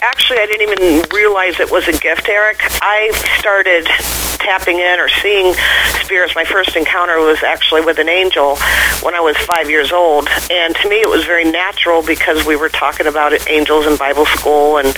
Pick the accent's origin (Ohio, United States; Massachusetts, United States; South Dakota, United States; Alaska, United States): Ohio, United States; Jackson Township; Well, I grew up in Jackson Township in Stark County, Ohio